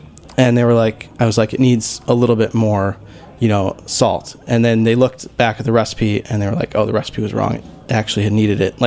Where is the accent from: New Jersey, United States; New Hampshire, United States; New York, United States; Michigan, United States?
Michigan, United States; I lived in Ann Arbor for a while, but we both grew up outside of Detroit.